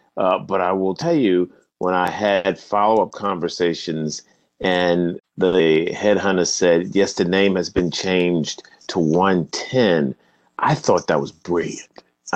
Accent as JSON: {"language": "English", "region": "Virginia", "country": "United States", "tie": "born or raised there", "said": "state government in Virginia, my home state"}